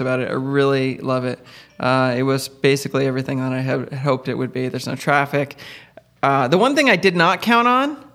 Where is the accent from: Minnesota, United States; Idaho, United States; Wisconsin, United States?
Idaho, United States; also born or lived in Moscow, United States / Pullman, United States / Los Angeles, United States; So I'm actually from Idaho. I'm okay. from a tiny town in Idaho near McCall, which is sort of a resort town some people know. But yeah, it's a tiny little town, 650 people. And then I lived briefly in Moscow and Pullman.